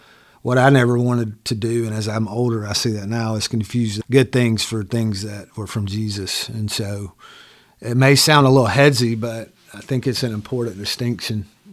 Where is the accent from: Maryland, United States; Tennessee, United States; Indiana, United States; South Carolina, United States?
South Carolina, United States; Dillon; I grew up in Dillon, South Carolina. I had two Christian parents my entire life.